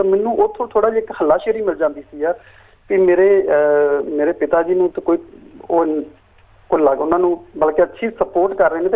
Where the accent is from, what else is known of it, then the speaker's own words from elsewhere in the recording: Amritsar, Punjab, India; moved away as an adult; now in Australia; ਮੈਂ ਅੰਮ੍ਰਿਤਸਰ ਤੋਂ ਬਿਲੋਂਗ ਕਰਦਾ